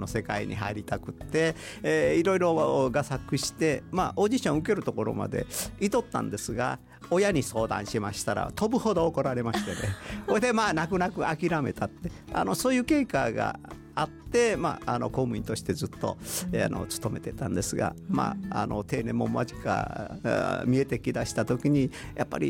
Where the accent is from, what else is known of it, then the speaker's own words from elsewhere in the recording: Nakamura, Kochi, Japan; 私生まれも育ちも土佐の中村でございます。四万十川の清流で産湯を受け